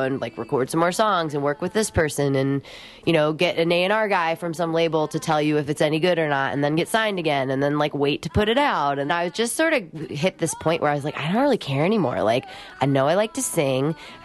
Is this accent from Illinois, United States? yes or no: yes; Rock Island, Illinois, United States; moved away as an adult; also born or lived in Colorado / Los Angeles; Well, you know, I left Rock Island, Illinois when I was 18, and I went to Colorado for a couple years.